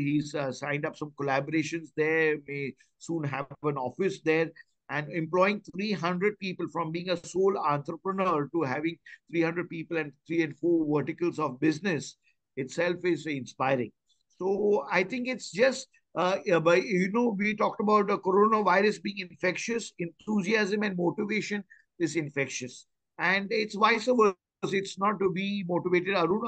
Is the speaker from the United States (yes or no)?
no; Mumbai, Maharashtra, India; I'm from South Bombay, which is about nearly 30 to 32 kilometers from where Arun and his team of brothers would operate.